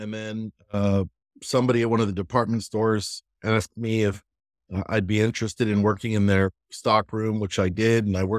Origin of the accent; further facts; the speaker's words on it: Los Angeles, California, United States; Growing up in Los Angeles, I was trying to earn a couple of extra bucks because my family didn't have a lot.